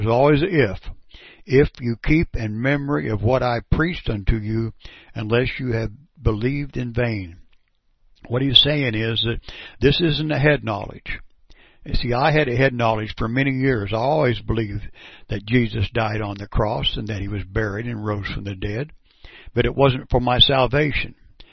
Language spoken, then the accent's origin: English; Perry, Kansas, United States; And I'd like to tell you that I'm from Perry, Kansas, and I've been doing this for just a small amount of time